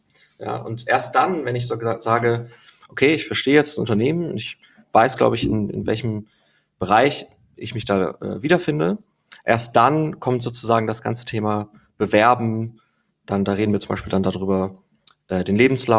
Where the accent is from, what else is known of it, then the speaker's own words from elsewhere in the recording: Germany; ich hatte auch meine Bedenken, so als Deutscher kennt man natürlich die großen öffentlichen Unis